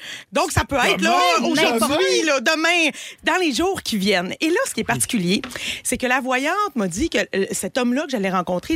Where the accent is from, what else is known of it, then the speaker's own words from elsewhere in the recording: Toronto, Ontario, Canada; j'ai grandi à Toronto.